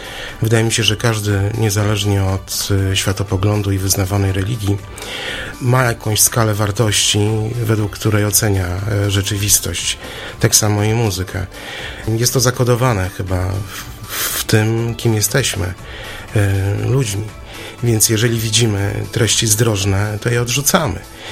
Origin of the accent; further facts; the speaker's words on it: Olsztyn, Warmian-Masurian Voivodeship, Poland; also born or lived in Szczytno; Urodziłem się w Szczytnie, ale całe moje życie jest związane z Olsztynem.